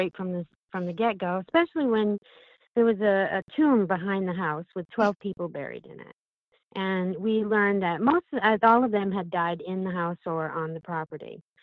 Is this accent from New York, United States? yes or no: no; Bucksport, Maine, United States; But I grew up in Bucksport, Maine, which, by the way, I'm not sure how many people know this, but Bucksport was the inspiration for the soap opera Dark Shadows